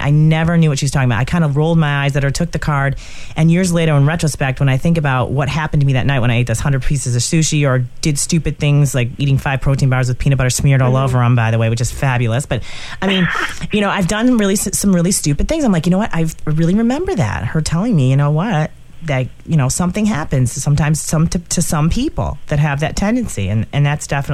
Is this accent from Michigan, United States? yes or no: yes; Michigan, United States; I actually was at a gym where I'm from Michigan.